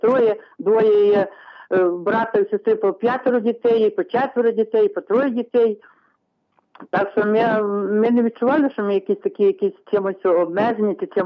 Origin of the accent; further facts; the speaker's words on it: Khmelnytskyi Oblast, Ukraine; Я з Хмельниччини … Я з багатодітної сім'ї, над сім'ї батьків 12 дітей, сестеро братів і сестеро сестер.